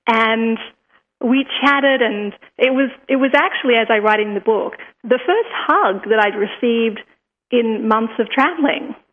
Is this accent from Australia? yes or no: yes; Australia; look, I'm from Australia, I'm traveling around.